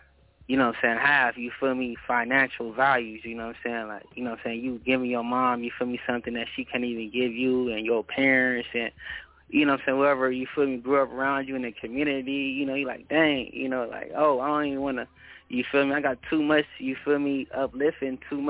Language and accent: English; the West, United States; like, even though I'm from the West